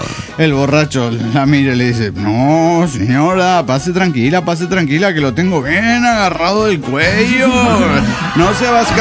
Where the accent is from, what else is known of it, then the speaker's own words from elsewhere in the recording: Río Colorado, Río Negro, Argentina; de Río Colorado, Río Negro, Argentina.